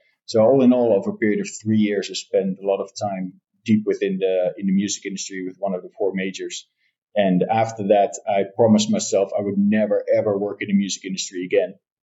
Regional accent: Netherlands; So I'm born and raised in the Netherlands.

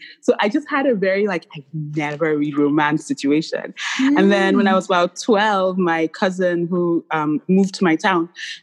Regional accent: Nigeria; I'm Nigerian

